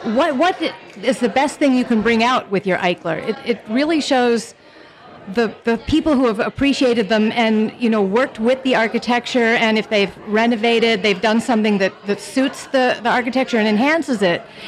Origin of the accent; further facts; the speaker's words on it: East Coast, United States; When we were first looking for a house to purchase in the Bay Area, we came from the East Coast originally.